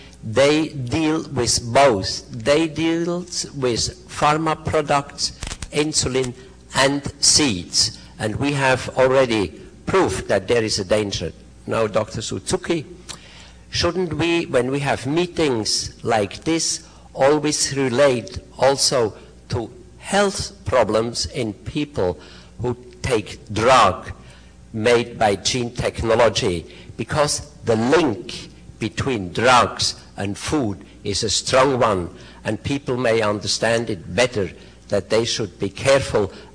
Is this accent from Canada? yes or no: no; Switzerland; English is a second language; I'm a physician from Switzerland